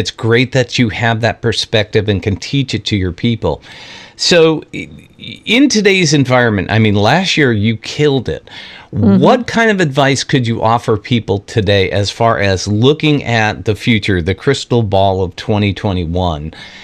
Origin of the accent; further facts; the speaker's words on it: New York, United States; And I grew up in New York. We call them New York adjectives